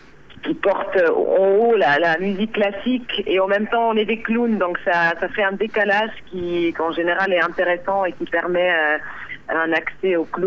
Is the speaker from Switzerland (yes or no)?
yes; Switzerland; now in France; Alors moi, je suis née en Suisse, et donc j'ai passé une partie de mon enfance en Suisse